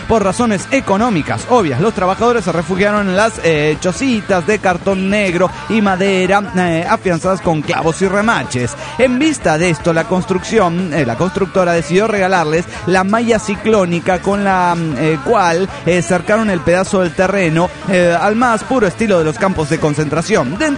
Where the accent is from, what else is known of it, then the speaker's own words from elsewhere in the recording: Heredia, Costa Rica; de Heredia, Costa Rica.